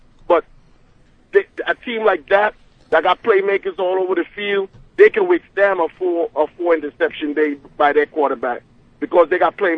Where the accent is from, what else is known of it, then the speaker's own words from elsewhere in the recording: St. Thomas, U.S. Virgin Islands; I'm from St. Thomas.